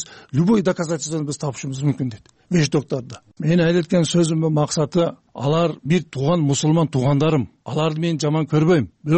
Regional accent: Osh, Osh Region, Kyrgyzstan; Ошто төрөлгөнмүн, ошто чоңойгонмун, ошто окуганмын. Ошол строительный техникумду бүтүрүп, анан армияны кызмат кылып келген үй бөлөлүкмүн, аялым бар, бала чакам, неберелүү адаммын, неберем бар. 20 жылдан бери ушу намаз окуйм.

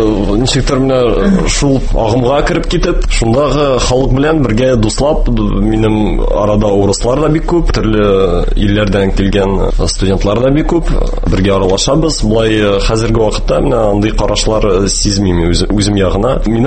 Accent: Tatarstan, Russia; moved away as an adult; Үзем Түбән Кама районыннан туып үскән кеше инде. Мәктәпне шунда бетердем инде, татар гимназиясын.

